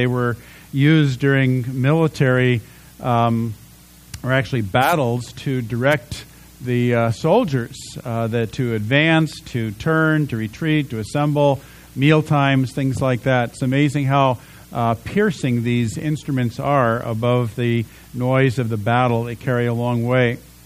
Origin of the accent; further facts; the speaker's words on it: East Coast, United States; I grew up on the East Coast, and not only do you get the Christian holidays off, you get the Jewish holidays off, and you go to school until the end of June as a result of that.